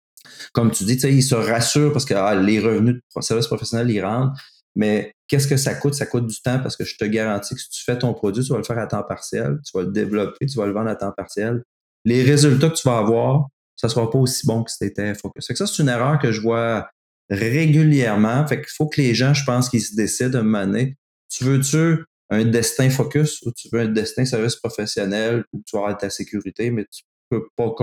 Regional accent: Quebec City, Quebec, Canada; J'étais de Québec, un tout petit marché.

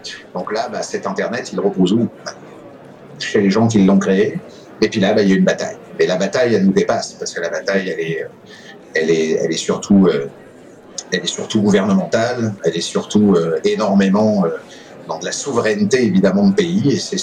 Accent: France; now in Quebec City, Canada

